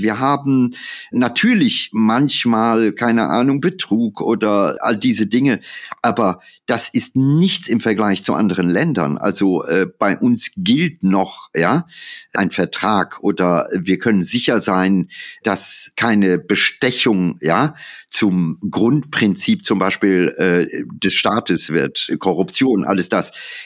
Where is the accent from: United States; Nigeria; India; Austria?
India; ich habe meine Kindheit in Indien verlebt. Ich weiß, wie das Indien meiner Kindheit war.